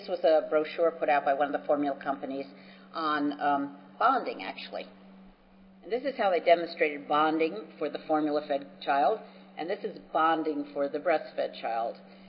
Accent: New Jersey, United States; accent: New Jersey; if anybody doesn't speak English as a first language and my New Jersey accent's getting in the way, please raise your hand and I'll slow down.

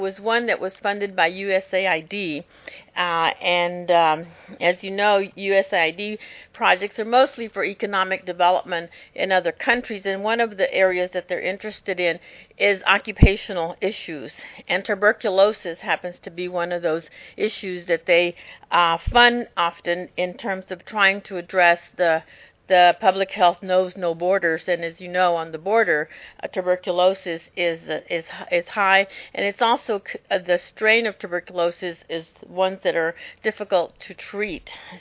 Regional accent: Texas, United States; So I grew up in South Texas. I grew up on the border, and I'd spent 20 years up in the DFW area

